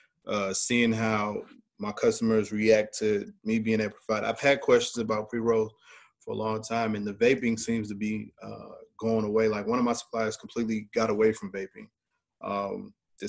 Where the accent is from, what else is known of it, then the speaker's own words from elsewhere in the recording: the South, United States; accent: Southern; you can hear, you know, my Southern accent, you can hear the Ebonics